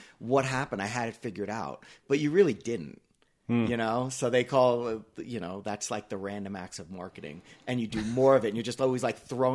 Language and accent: English; New York, United States; also born or lived in Colorado; New York. New York? Okay. Yeah. But then moved to Colorado in 92.